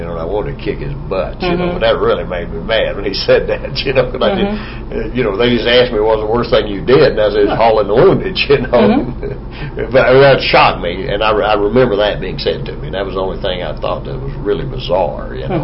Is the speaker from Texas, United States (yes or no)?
yes; Joshua, Texas, United States; I went home to my hometown down in Joshua, Texas, and then I was stationed in Mineral Wells, Texas, which is only about 50 miles away.